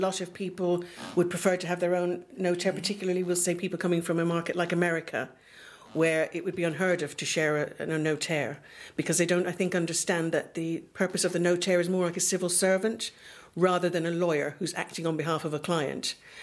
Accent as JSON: {"language": "English", "country": "United Kingdom", "lives_now": "France", "said": "Here we're typical British"}